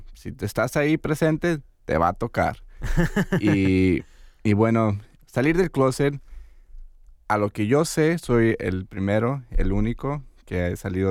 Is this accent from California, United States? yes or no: yes; Los Angeles, California, United States; yo soy gringo nopalero, yo soy hecho en México y nacido aquí en Los Ángeles, California, pero mis papás son de Los Altos de Jalisco.